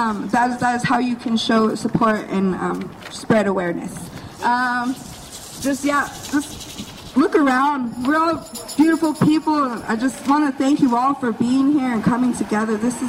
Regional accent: Washington, United States; I grew up on the Spokane Reservation. I was very isolated. I didn't know there was this big old world out here, because we're very isolated.

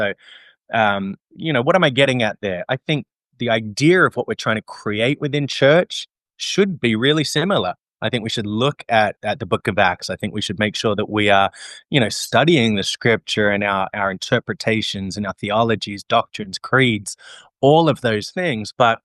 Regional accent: Australia; now in United States; as an Australian speaking to a bunch of South Africans

